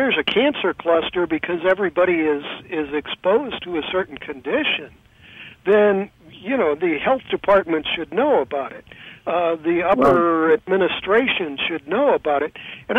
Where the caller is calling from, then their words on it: California, United States; I'm listening online from California.